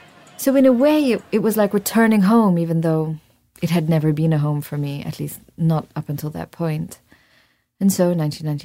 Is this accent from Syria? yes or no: yes; Syria; Growing up in Syria, no.